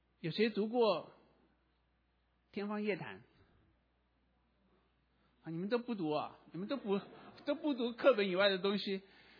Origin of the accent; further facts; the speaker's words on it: China; 我们中国人